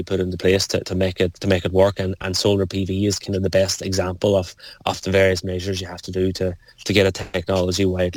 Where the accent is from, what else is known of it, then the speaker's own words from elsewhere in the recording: County Donegal, Ireland; Northwest, I'm from Donegal, man.